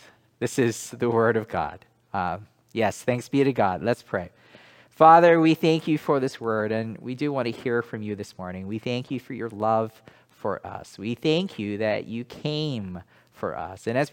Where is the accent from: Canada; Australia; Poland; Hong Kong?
Hong Kong; accent: British; now in United States; So I grew up in Hong Kong when it was still a British colony, and I attended a British secondary school. And yes, actually, before I came to the U.S., I had a British accent.